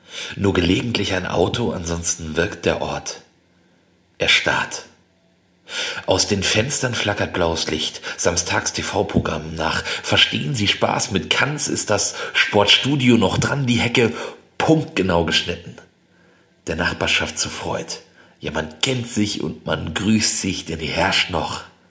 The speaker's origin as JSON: {"language": "German", "town": "Arfeld", "region": "North Rhine-Westphalia", "country": "Germany", "said": "Ich bin nämlich Dorfbewohner. Ich komme aus Ahrfeld, was ein kleines Dorf in der Nähe von Bad Berleburg ist, was wiederum eine kleine Stadt in der Nähe eines Waldes ist."}